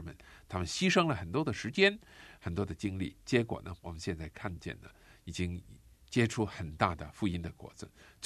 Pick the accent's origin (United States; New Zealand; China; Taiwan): China; 这一点呢，比起我们中国人来讲呢，中国人就差得比较远一点啊